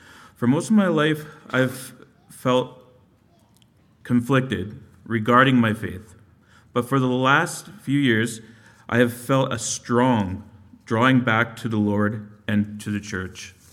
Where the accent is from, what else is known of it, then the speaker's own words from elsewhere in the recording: Campbell River, British Columbia, Canada; I was born and raised in Campbell River, B.C.